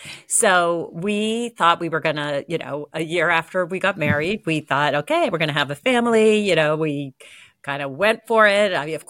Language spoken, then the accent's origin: English; Boston, Massachusetts, United States; I was raised just outside of Boston. I was raised in a Jewish family.